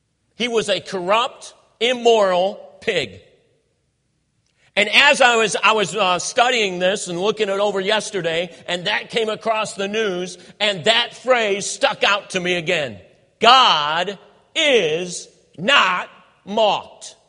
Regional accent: Youngstown, Ohio, United States; and I know I'm from Ohio. I hope that he is, well, Youngstown.

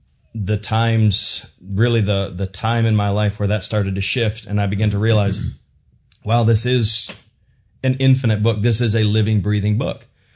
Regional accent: Traverse City, Michigan, United States; I grew up in Traverse City, Michigan. I was the son of a pastor, grew up in a pastor's home then

